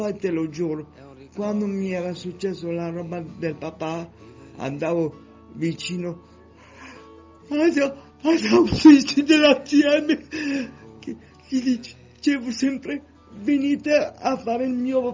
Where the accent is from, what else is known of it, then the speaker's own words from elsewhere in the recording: Milan, Lombardy, Italy; born there; Io sono nato a Quarto Giau, a Milano, in via Gazzoletti, con la mia nonna e la mia mamma e mio papà.